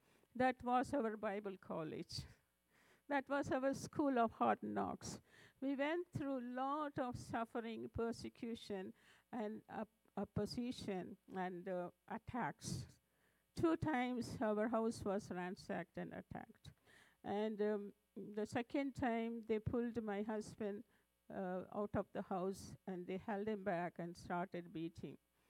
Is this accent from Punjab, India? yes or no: no; Karnataka, India; English is a second language; now in Delhi, India; I'm from south, from near a city like Bangalore, if you can say. Very close to Bangalore was my hometown. But now we are in Delhi. It is 2,000 kilometers north from my hometown.